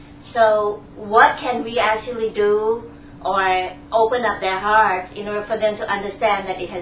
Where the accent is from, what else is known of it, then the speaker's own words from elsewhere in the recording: Thailand; English is a second language; and I was born and raised in Thailand